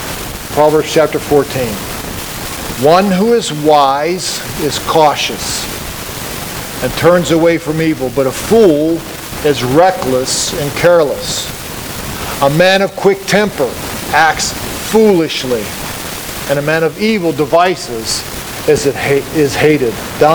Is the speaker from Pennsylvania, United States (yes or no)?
yes; Pittsburgh, Pennsylvania, United States; I think many of you know that I grew up near Pittsburgh.